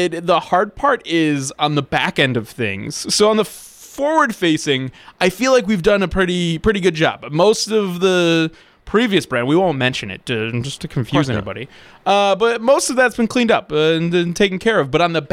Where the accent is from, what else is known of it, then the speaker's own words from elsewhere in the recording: Milwaukee, Wisconsin, United States; See, I grew up in the Milwaukee area